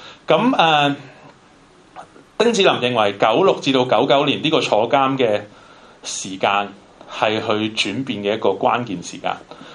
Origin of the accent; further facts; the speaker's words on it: Hong Kong; 甚至乎我们香港人做了很多年的纪念都很重要